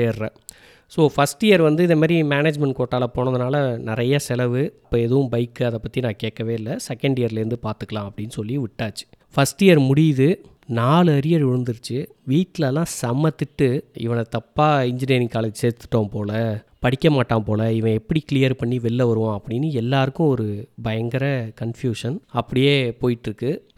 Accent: Mayiladuthurai, Tamil Nadu, India; என் சொந்த ஊர் மயிலாடுதுறை, ஸோ இங்கேயே ஒரு இன்ஜினியரிங் காலேஜ் இருக்குது

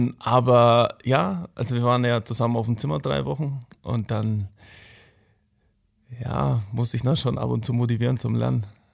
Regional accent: Bavaria, Germany; das sind einfach die zwei großen Vereine in meiner Heimat

